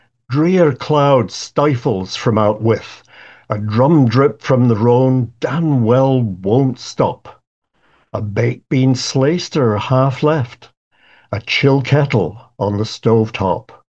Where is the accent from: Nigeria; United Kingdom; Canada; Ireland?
United Kingdom; Scotland; I'm an interloper. I'm a Scot. That's my nationality. And that means that I speak in Scots, which, by the way, is a language.